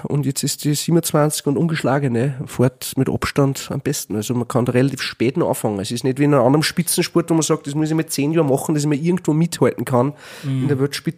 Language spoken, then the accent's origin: German; Gramastetten, Upper Austria, Austria; ich bin aus Grammerstetten in einer Sackgasse